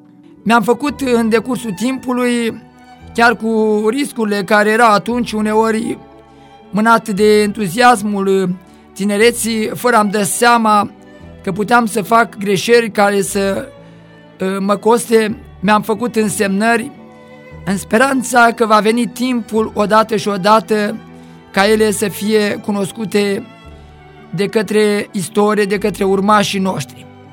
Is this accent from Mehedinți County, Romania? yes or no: yes; Poroina Mare, Mehedinți County, Romania; În satul meu natal, în Poroina Mare, de unde au fost deportate multe familii